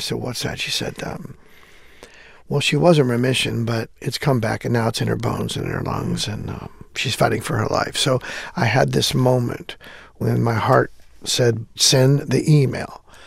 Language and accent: English; Hanford, California, United States; And so what I did was I went back to my hometown of Hanford.